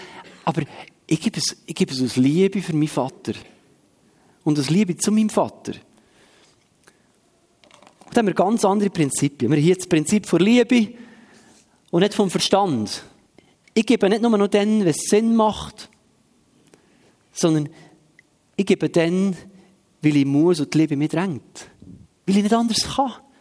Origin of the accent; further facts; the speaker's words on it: Switzerland; Und ich glaube, wir vergessen das manchmal als Schweizer, dass der Reichtum, den wir haben